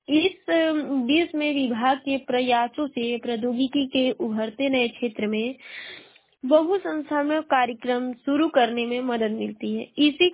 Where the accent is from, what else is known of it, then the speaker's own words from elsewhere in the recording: Uttar Pradesh, India; और मैं बलिया जिले की निवासी हूँ।